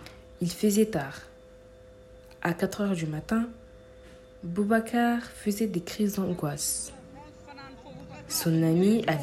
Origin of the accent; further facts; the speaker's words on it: Senegal; now in France; je suis sénégalaise, je suis arrivée en France 1 an avant Boubacar.